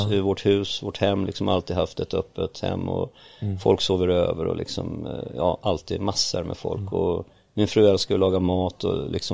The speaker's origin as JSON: {"language": "Swedish", "town": "Hägersten", "region": "Stockholm County", "country": "Sweden", "tie": "born or raised there", "said": "så jag växte upp i Hägersten."}